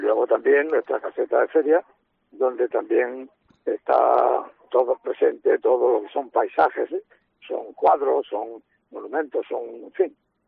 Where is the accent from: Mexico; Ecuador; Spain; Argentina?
Spain; Jaén, Andalusia; moved away; la gente que nos fuimos de Jaén en una época donde casi todo el mundo tenía que buscarse la vida en otro lugar